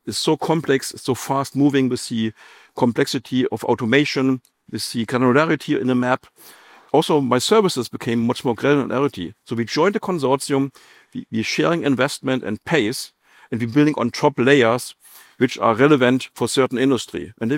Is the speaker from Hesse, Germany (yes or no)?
no; Berlin, Germany; My favorite city is still Berlin, my hometown. I love it.